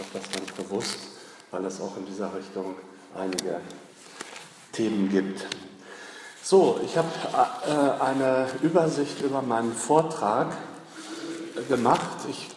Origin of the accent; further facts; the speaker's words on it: North Rhine-Westphalia, Germany; wie Sie vielleicht schon jetzt auch hören können, komme ich aus Westfalen und nicht aus dem schönen Frankenland.